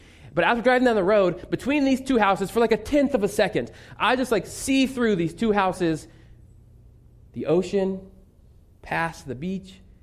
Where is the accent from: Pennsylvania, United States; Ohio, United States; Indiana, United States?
Indiana, United States; I grew up in Indiana, not a lot of oceans around Indiana, right?